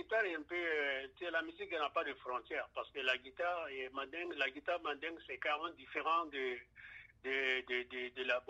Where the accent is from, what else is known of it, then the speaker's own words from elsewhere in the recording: Burkina Faso; also born or lived in Côte d'Ivoire; now in Montreal, Canada; je suis né en Côte d'Ivoire, grandi au Burkina Faso. Mon papa est malien, ma maman est burkinabé et je suis né en Côte d'Ivoire. Et ça fait depuis 2000, je suis au Canada, à Montréal ici, à Québec.